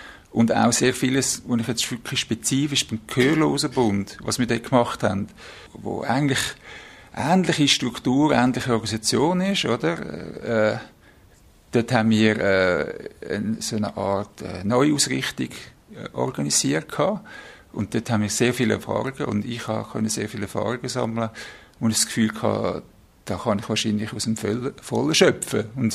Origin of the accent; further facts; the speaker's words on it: Zug, Switzerland; ich bin 56. Ich bin ursprünglich aus dem Kanton Zug, dort aufgewachsen.